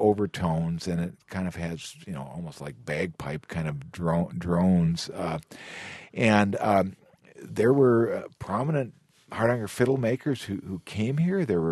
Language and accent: English; Rice Lake, Wisconsin, United States; I was lucky in my hometown, Rice Lake.